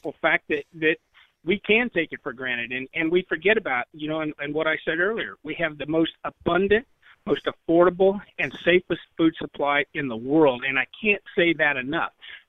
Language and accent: English; Tarkio, Missouri, United States; I know in my hometown here in Tarkio, I have to stand on the porch to be able to get a good signal